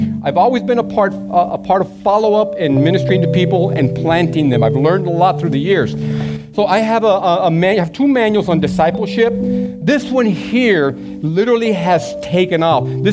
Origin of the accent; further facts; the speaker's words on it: Bisbee, Arizona, United States; also born or lived in Naco, Mexico / Tucson, United States; I'm from Bisbee. I grew up in Bisbee. Literally lived in Naco, little tiny town, 2 blocks away from the Mexican border. Actually started school in Naco, Sonora.